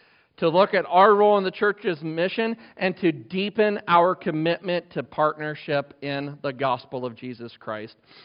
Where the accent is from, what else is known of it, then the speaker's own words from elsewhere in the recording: New Sharon, Iowa, United States; As soon as I said, we're from New Sharon, and it's by, and he's like, no way! And so, you can't leave Iowa without meeting somebody from Iowa, I'm convinced.